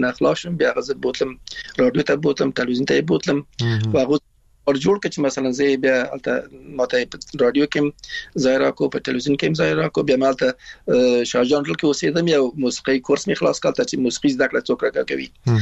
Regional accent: Afghanistan; now in Iran

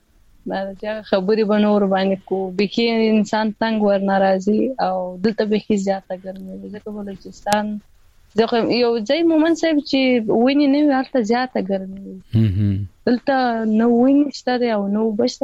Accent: Afghanistan; زه سید خو زه افغان یم ویاړ کوم زه افغان یم

